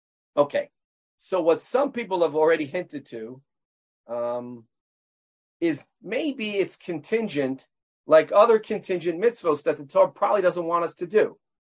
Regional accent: United States; Again, we grew up in America.

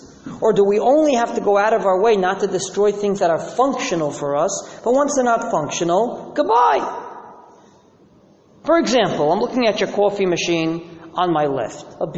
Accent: Israel; When I was a kid growing up in Israel, my parents told me everything in Israel is expensive.

